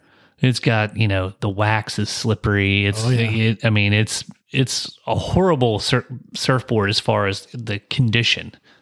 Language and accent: English; Wilmington, North Carolina, United States; I'm like, I'm from Wilmington, you know, Riceville Beach area.